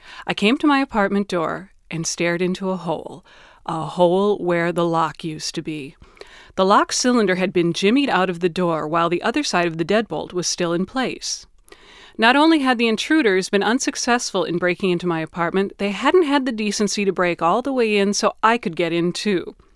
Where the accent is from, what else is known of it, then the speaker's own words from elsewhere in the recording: Minnesota, United States; Why? I don't know. I'm from Minnesota.